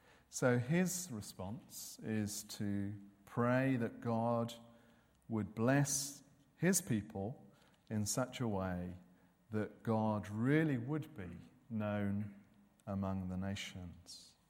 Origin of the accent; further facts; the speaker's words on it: South West England, United Kingdom; I grew up in Devon, in a small, rural farming community. I grew up in a non-Christian home